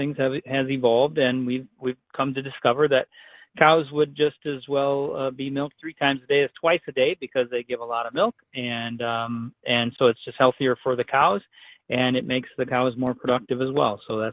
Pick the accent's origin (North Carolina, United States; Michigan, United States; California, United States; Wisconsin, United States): Wisconsin, United States; Merrill; I happen to be sitting in Abbotsford right now. I'm from Merrill, but I'm in Abbotsford right now as I'm on my way to Menominee to pick up my kid from Stout.